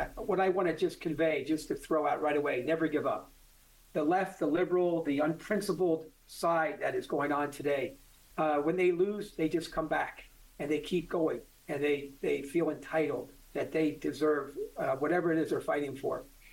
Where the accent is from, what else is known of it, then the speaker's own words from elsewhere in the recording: King of Prussia, Pennsylvania, United States; I grew up in King of Prussia, Pennsylvania, Valley Forge. That's literally my backyard where I grew up.